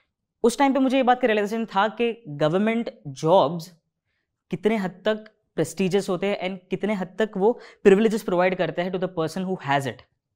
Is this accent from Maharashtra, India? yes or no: yes; Mumbai, Maharashtra, India; मैं धारावी नामक एक एरिया के अंदर पला बड़ा हूँ और उसके आसपास ही बड़ा हुआ हूँ। अब जिन लोगों को धारावी के बारे में नहीं पता, धारावी विश्व का तीसरा सबसे बड़ा स्लम माना जाता है।